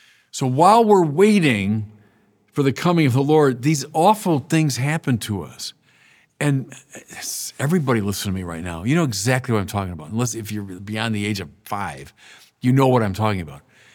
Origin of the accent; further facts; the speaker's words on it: Midwest, United States; You know, look, I'm from the Midwest. I'm used to snow.